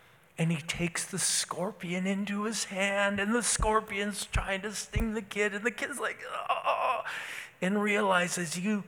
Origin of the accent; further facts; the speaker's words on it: Moose Lake, Minnesota, United States; You know, I grew up in Moose Lake, Minnesota. We were the Moose Lake Lakers.